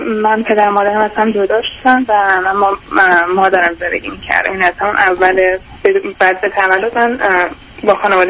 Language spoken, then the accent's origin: Persian; Iran; moved away as an adult; now in United States; من 23 سالمه، 4 سالی که از ایران اومدم آمریکا و الان دانشجو هستم.